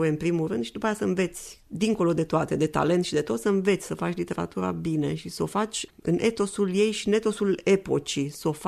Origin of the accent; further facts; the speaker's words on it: Transylvania, Romania; în care mă includ și eu, fiind Ardeal